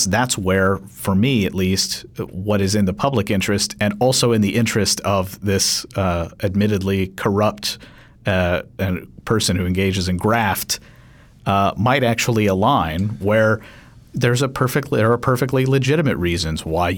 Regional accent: Kentucky, United States; I'm from Kentucky. There's a large state workforce there, and yet union participation rates are quite low.

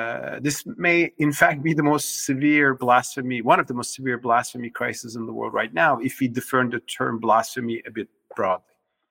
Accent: Turkey; My home country, Turkey, as you mentioned, is a severe case of that.

